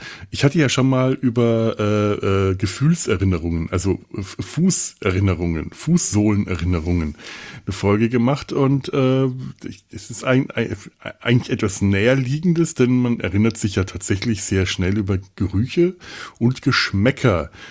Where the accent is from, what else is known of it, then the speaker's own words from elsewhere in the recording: Bavaria, Germany; ich komme ja aus Franken und bekannterweise backen die Franken das beste Brot der ganzen Welt.